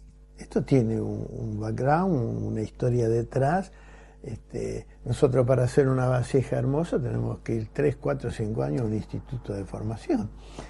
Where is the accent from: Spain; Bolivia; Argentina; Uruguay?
Argentina; la historia nuestra de los argentinos, de los que nacimos aquí, o en Perú, o en Guatemala